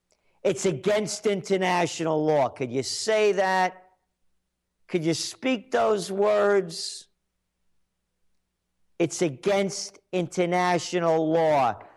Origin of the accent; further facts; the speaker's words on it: United States; I am an American. I don't want it going to Italy. And I'm Italian descent.